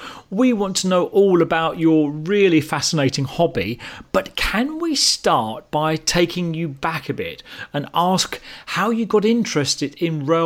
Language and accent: English; London, United Kingdom; I grew up in London myself